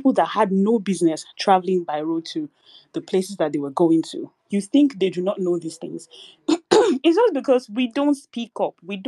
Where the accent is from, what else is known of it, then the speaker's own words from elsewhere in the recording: Nigeria; I am a Nigerian, I am a citizen of this country.